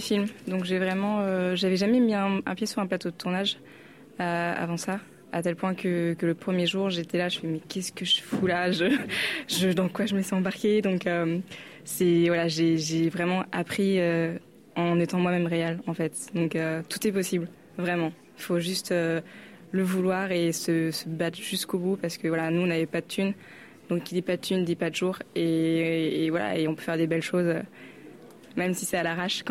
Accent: Angers, Pays de la Loire, France; j'ai 27 ans, je viens d'Angers, je ne sais pas si vous connaissez

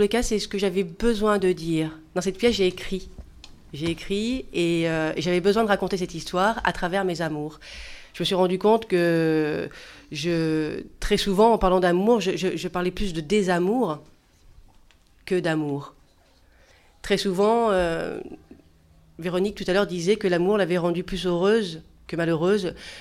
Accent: France; En réalité, j'ai grandi ici en France, je me suis mariée, effectivement, j'ai eu des enfants, j'ai aimé ici, j'ai aimé aussi pendant mes vacances au Maroc, et j'ai continué donc à faire des allers-retours entre la France et le Maroc.

